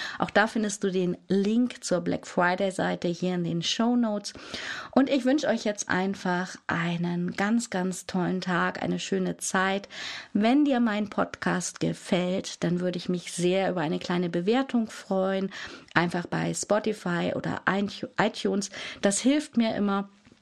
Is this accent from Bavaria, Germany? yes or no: no; Hamburg, Germany; Ich lebe wieder in meiner Heimatstadt Hamburg.